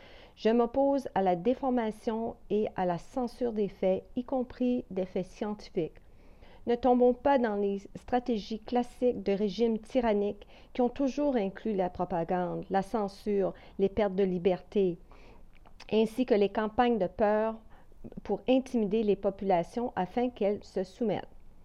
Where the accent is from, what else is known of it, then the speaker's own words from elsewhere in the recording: Canada; Je suis une Canadienne qui voit le besoin urgent de lever les voiles de la tromperie